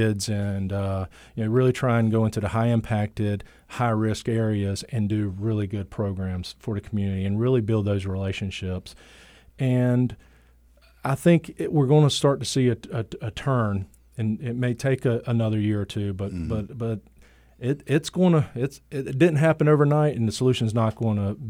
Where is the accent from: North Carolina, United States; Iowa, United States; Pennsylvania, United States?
North Carolina, United States; Whiteville; I grew up in Whiteville, a small town about an hour from here